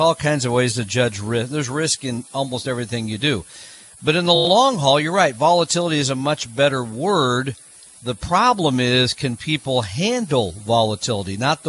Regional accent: Mars, Pennsylvania, United States; I'm the guy from Mars, Pennsylvania.

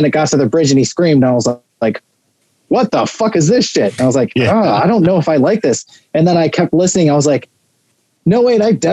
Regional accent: Rochester, New York, United States; Yes, sir.

